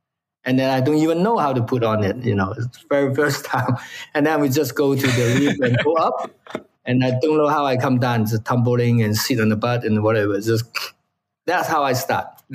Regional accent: Hong Kong; now in United States; You know, I'm from Hong Kong. There's no snow. You know, I come to America.

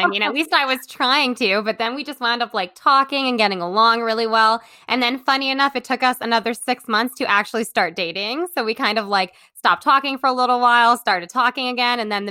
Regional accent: Brooklyn, New York, United States; I'm a photographer from Brooklyn, and that's kind of my background.

